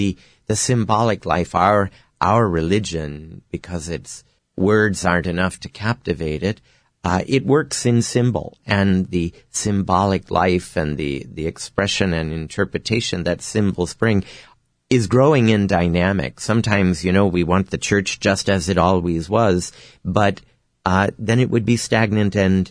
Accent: Tustin, California, United States; I grew up in Tustin at St. Cecilia Parish

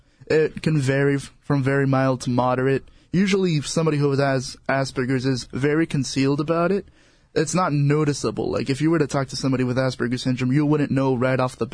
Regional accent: El Monte, California, United States; Well, I grew up in El Monte. That's around L.A. County.

